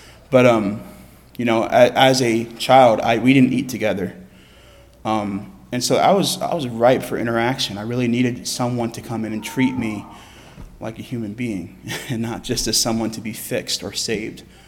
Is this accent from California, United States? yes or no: no; York, Pennsylvania, United States; But that's my hometown, my home city. I grew up there. I met the Mennonites there.